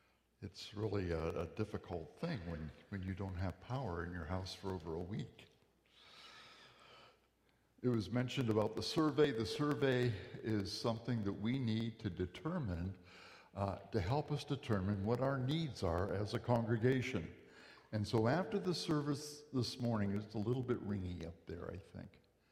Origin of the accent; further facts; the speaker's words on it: Seattle, Washington, United States; I'm from the Seattle area, and I love it here.